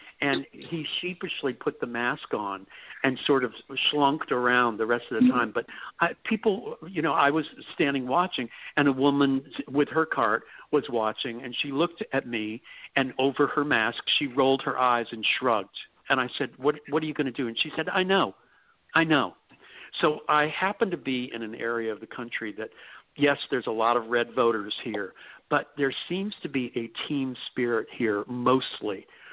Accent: New York, United States; excuse me, I'm new here from New York, but are you people not like adamant about masks being worn?

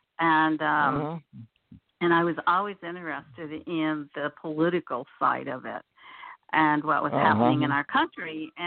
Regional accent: California, United States; No, I grew up in California

